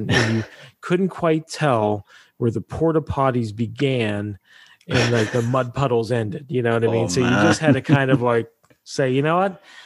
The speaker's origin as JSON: {"language": "English", "region": "Pennsylvania", "country": "United States", "said": "I'm from Pennsylvania, as I mentioned."}